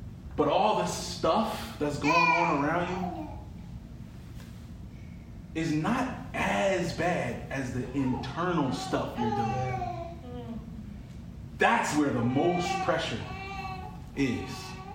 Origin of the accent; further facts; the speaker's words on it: Philadelphia, Pennsylvania, United States; We play against my hometown, Philly. So I'm a little bit of a traitor in some sense.